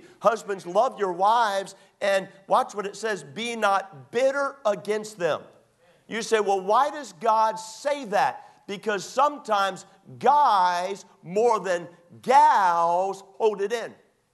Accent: Maryland, United States; I grew up in Maryland, and oftentimes, more than not, we go down to the Chesapeake.

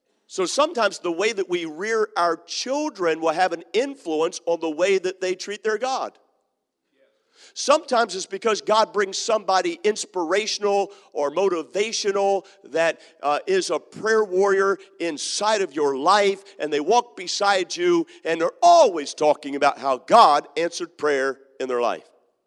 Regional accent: United States; I'm an American. We are used to taking care of problems ourselves.

